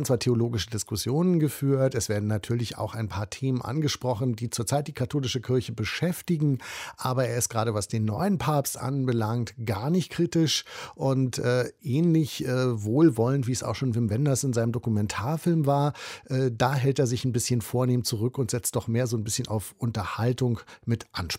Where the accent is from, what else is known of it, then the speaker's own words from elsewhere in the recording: Berlin, Germany; Ich bin Berliner und auch noch gebürtiger oder nicht gebürtiger, aber ich bin aus Berlin aufgewachsen